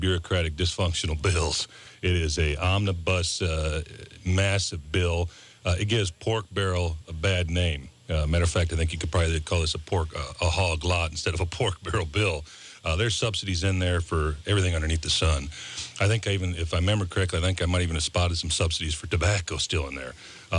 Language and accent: English; Sioux Falls, South Dakota, United States; I was born here in Sioux Falls at the old McKinnon Hospital, and I spent quite a bit of my youth here in Sioux Falls from about 1975 to about 1980.